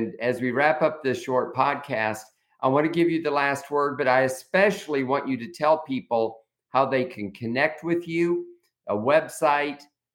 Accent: the South, United States; Listen, I'm a Southerner, and somebody you said the grits stands for girls raised in the South. We love our grits down here.

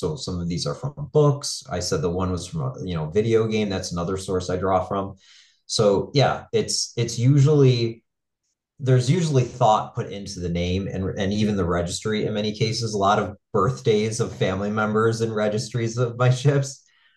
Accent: Buffalo, New York, United States; I'm from Buffalo, New York, so winters in Buffalo, you usually have some spare time at your disposal

